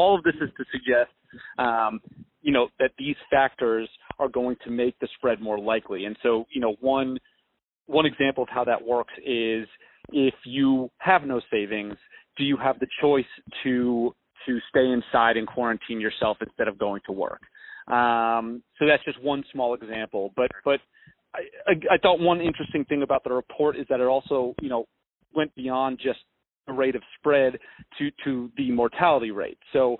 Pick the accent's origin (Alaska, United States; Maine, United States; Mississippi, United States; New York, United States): New York, United States; and Westchester County, my hometown, actually.